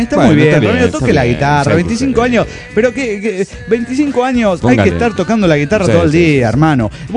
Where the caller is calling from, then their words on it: León, Guanajuato, Mexico; de León, Guanajuato, México.